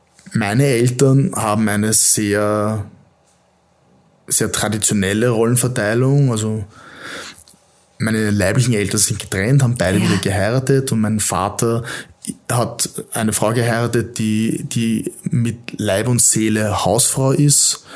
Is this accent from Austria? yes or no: yes; Vienna, Austria; Ich komme aus Wien, an und für sich, habe keinen niederösterreichischen Dialekt, würde ich jetzt meinen.